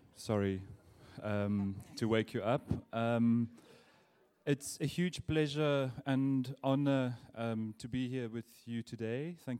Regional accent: South Africa; now in Berlin, Germany; I'm a South African. I'm a curator of contemporary art and have been living in Berlin and Germany for the last 2.5 years.

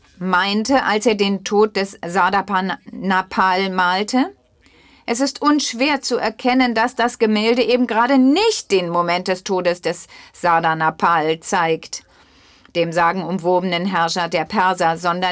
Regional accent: Colombia; Ich komme aus Kolumbien, Lateinamerika

